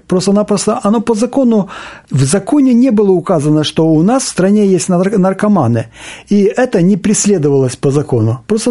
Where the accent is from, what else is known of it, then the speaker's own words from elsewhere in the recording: Mykolaiv Oblast, Ukraine; я родом с Украины, Николаевщины, это Вознесенского района. Рос я в семье колхозников